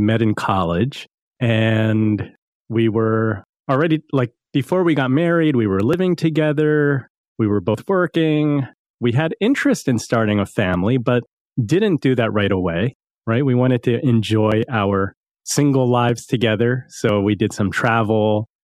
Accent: East Coast, United States; I grew up on the East Coast.

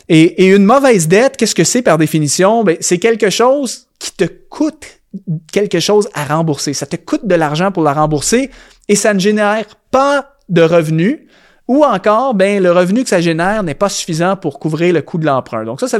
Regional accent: Canada; ton hypothèque, comme on dit chez nous au Canada.

